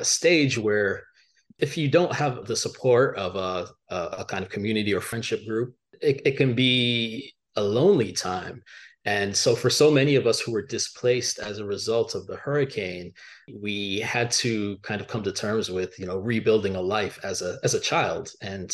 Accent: Miami, Florida, United States; I can answer that I grew up in Miami, but the people may not find that satisfying.

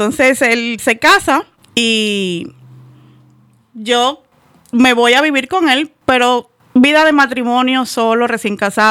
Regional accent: San Pedro de Macorís, Dominican Republic; Estudiaba en un colegio franciscano de monjas de mi pueblo, San Pedro de Macorís, el Colegio Cristo Rey.

